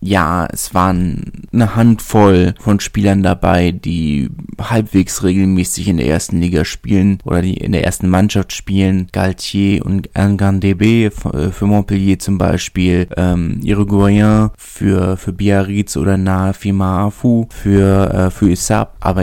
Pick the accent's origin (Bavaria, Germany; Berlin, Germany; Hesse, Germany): Berlin, Germany; Und als Berliner bin ich natürlich besonders stolz drauf